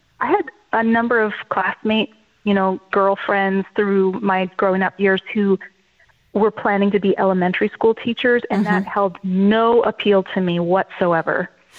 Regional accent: Colorado, United States; Yes. Right. And so I grew up in Colorado.

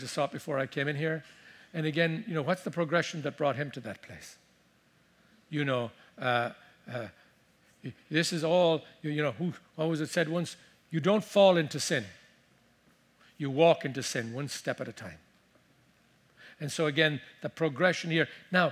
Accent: Ireland; as a little boy growing up in Ireland

